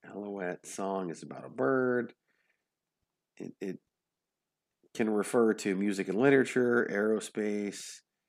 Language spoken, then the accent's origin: English; Richmond, Virginia, United States; I grew up in Richmond, Virginia, by the way.